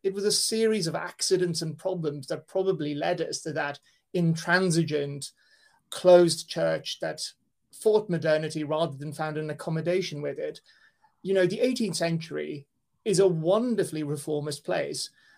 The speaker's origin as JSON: {"language": "English", "country": "Italy", "lives_now": "Ireland", "said": "because I came from Italy and probably wasn't, and I didn't go to university in Ireland, I didn't have to learn Irish."}